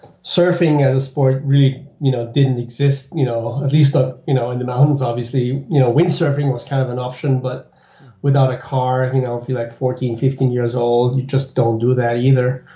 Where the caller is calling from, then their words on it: Oberammergau, Bavaria, Germany; I'm actually calling from Oberammergau, Germany, which is in the Bavarian Alps. So we're about an hour south of Munich, where the mountains start